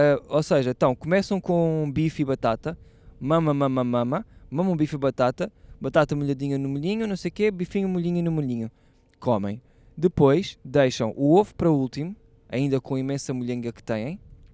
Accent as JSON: {"language": "Portuguese", "region": "Setúbal", "country": "Portugal", "tie": "born or raised there", "said": "eu já sou de Setúbal desde que nasci, né?"}